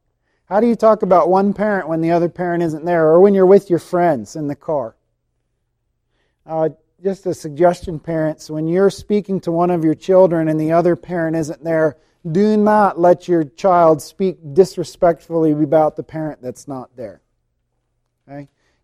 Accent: the South, United States; I grew up down south in the States, and down south, they say yes, sir, and yes, ma'am a lot.

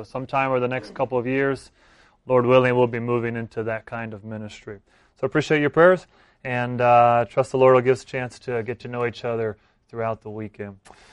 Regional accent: North Carolina, United States; now in Peru; We live in Peru. Been there since 2006. I grew up in North Carolina

